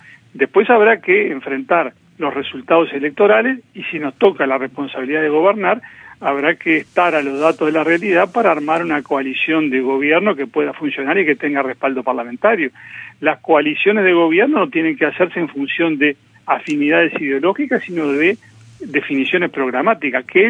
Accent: Uruguay; nosotros como uruguayos

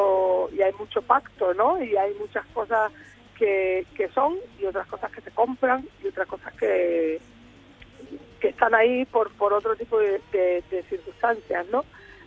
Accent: Canary Islands, Spain; moved away; cuando yo me fui de mi tierra, yo soy de una isla muy chiquita, yo soy de una isla que se llama Lanzarote, que está en las Islas Canarias.

